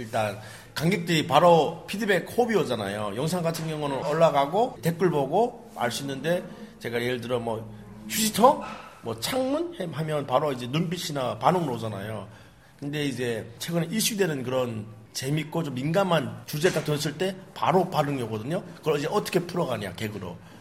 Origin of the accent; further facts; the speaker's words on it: North Korea; 그래서 이제 북한에서 왔다는 걸로 되게 웃어주더라고요.